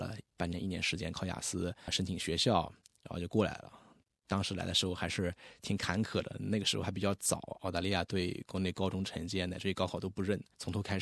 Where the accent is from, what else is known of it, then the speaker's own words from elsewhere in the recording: Hefei, Anhui, China; moved away as an adult; now in Australia; 我老家在安徽，安徽合肥。